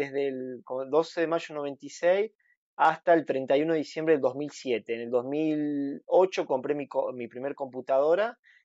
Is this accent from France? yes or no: no; Argentina; soy el argentino que más veces ha participado y el segundo latinoamericano con más participación en Hawái.